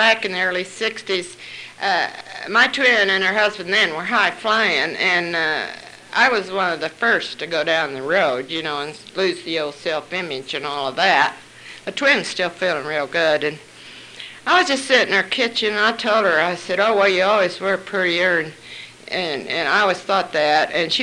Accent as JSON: {"language": "English", "region": "Utah", "country": "United States", "said": "and I'm from Utah."}